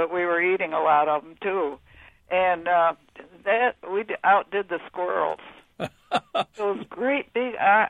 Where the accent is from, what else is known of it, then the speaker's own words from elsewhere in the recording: Michigan, United States; My grandma and I grew up in Michigan, and my grandma had a big cherry tree.